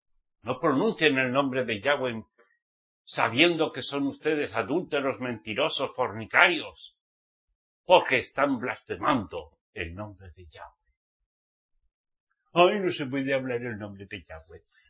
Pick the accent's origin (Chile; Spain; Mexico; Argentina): Spain; en mi país, donde yo estoy en España